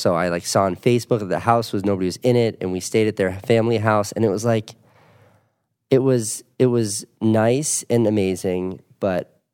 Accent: Connecticut, United States; It's like, I grew up in Connecticut.

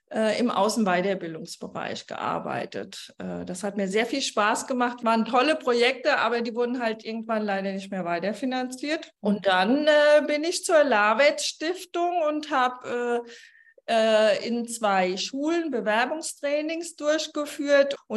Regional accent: Mainz, Rhineland-Palatinate, Germany; born there; Ich bin aus der Nähe von Mainz gebürtig und von einem Weingut. Mein Papa war Winzer.

